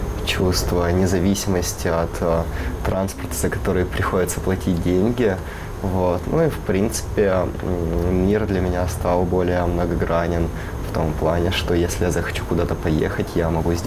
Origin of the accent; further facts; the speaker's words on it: Rostov-on-Don, Rostov Oblast, Russia; я сам родом с Ростова-на-Дону, поэтому знал южан достаточно долго.